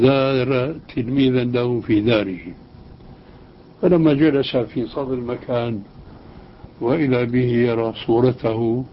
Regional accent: Syria; وكما يقولون عندنا في الشام راحت أيام وجت أيام

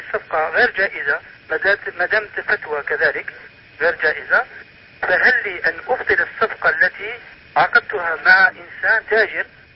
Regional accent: Algeria; النساء عندنا في الجزائر لا تبالي تخرج به

